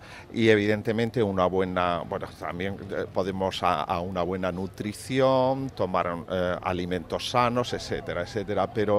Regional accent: Iznájar, Andalusia, Spain; yo soy también de Iznájar, uh-huh. aunque estoy trabajando aquí en Biocruces, uh-huh. y yo vuelvo al pueblo pues como 3 o 4 veces al año, ¿no? Y es un pueblo muy pequeñito, perdido en una zona que se llama de la subbética cordobesa.

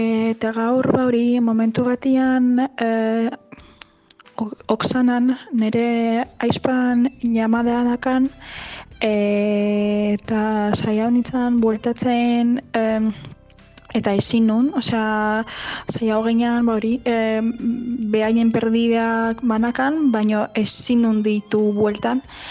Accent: Ivankiv, Kyiv Oblast, Ukraine; Basque is a second language; Nire herria Ivankiv orain dago Errusiako soldatu inguratuta

